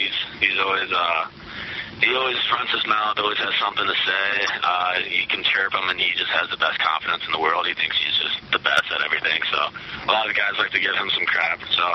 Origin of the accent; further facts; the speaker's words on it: Illinois, United States; Like, I'm from Illinois, and it's just flat plains all over the place